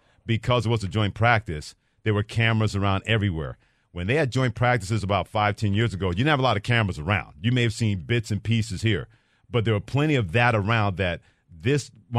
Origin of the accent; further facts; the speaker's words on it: New York, United States; Dan, in my hometown of New York, Dan